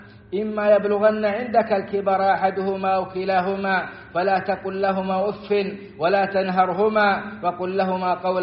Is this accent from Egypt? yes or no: no; Saudi Arabia; وأدم على بلادنا السعودية أمنها وإيمانها ومقدساتها وقيادتها والخيرات في أرجائها